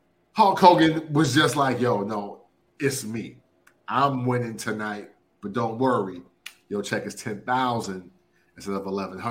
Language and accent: English; Freeport, Illinois, United States; I grew up in Freeport. We both grew up in Northern Illinois, in the Northern Illinois area.